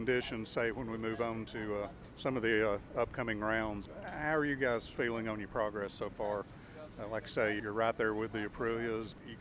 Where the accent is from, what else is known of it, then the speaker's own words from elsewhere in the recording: Georgia, United States; well, we're in Alabama, but I'm from Georgia